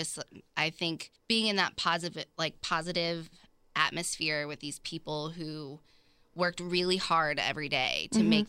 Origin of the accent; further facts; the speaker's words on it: Jacksonville, Florida, United States; born there; also born or lived in St. Louis; So I was born in Jacksonville.